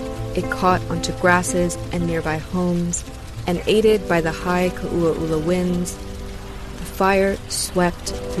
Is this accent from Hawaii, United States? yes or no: yes; Hawaii, United States; I'm not from Lahaina. I grew up on the south side of Maui